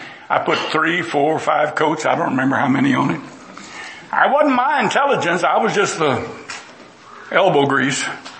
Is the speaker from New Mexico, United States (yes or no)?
no; Texas, United States; And like I said, I was from Texas, and I was hunting on my own dad's farm all my life.